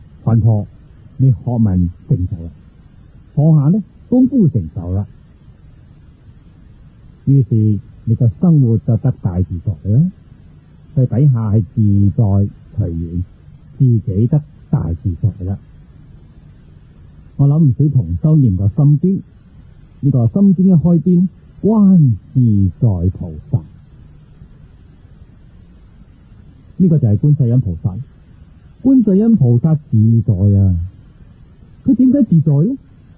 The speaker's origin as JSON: {"language": "Cantonese", "country": "China", "said": "我哋中国人懂喎，你睇我哋读《礼记》到《月令》"}